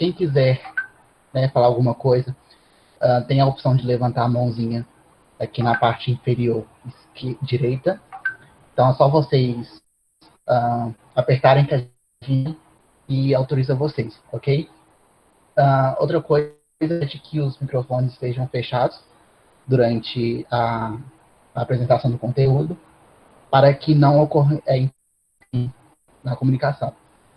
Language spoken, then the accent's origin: Portuguese; Betim, Minas Gerais, Brazil; eu sou de aqui de Betim, Minas Gerais. Eu tenho 18 anos também, eu fui, né, aluno de escola pública durante toda a minha vida.